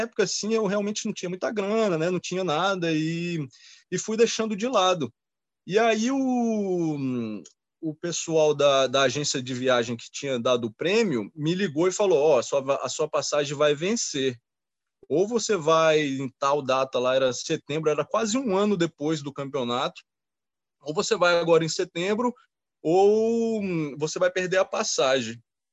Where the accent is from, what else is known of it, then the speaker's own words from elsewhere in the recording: Brazil; now in United States; Venho lá do Brasil para escalar em Bishop, como é que eu não vou? No Brasil é quente o ano todo